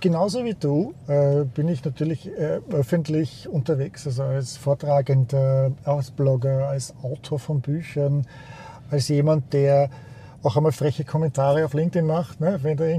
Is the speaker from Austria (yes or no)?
yes; Tyrol, Austria; Weil wir sind Tiroler